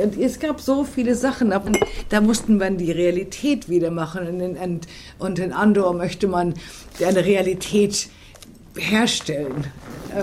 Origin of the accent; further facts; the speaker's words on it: Wolfsburg, Lower Saxony, Germany; ich bin in Wolfsburg geboren.